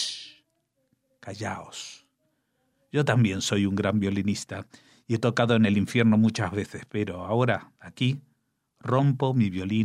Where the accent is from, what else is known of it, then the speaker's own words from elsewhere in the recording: Argentina; accent: Argentine; aunque yo lo voy a leer con mi acento argentino, pero simplemente es algo que necesito hacer.